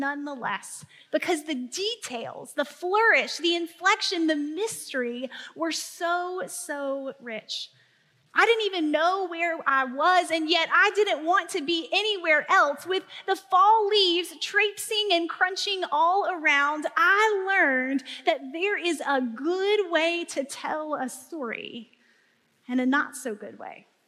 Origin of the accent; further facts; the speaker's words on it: Tennessee, United States; Growing up in Northeast Tennessee, every single year of elementary school